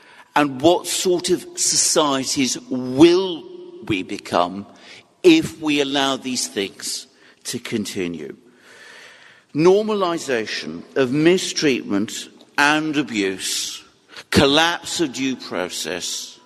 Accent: Greece; for me, who saw it happen as a child in Greece, my home country.

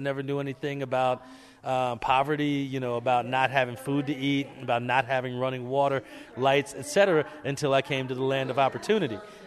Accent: Camden, New Jersey, United States; I grew up in Camden, New Jersey. You know, Camden at the time had the highest per capita murder rate in the country

